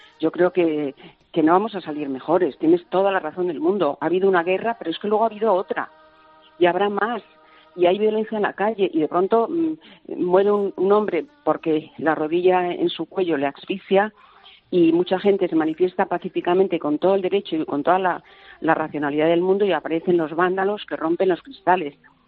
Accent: Seville, Andalusia, Spain; also born or lived in Madrid; Yo me crié en el sur, me crié en Sevilla, aunque nací en Madrid, en el barrio de Chamberí, nada menos

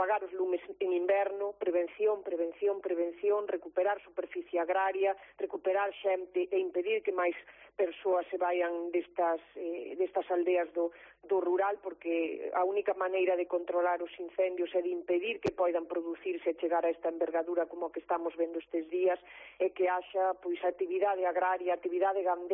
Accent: Galicia, Spain; defender ter máis poder político como galegas e como galegos

